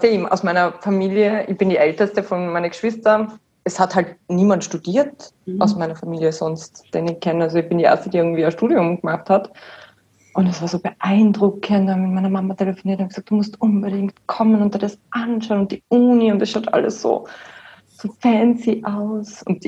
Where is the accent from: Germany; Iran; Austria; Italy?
Austria; Wattens, Tyrol